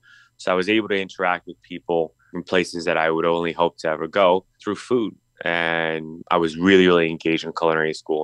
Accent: Washington, District of Columbia, United States; Because obviously, you know, I grew up in Southeast D.C. and I went to Anacostia Senior High School.

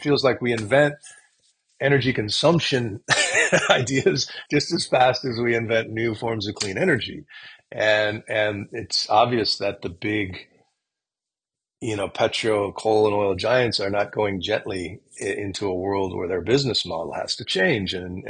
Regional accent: Wisconsin, United States; I'm from Wisconsin, so as a Packer fan, that was thrilling.

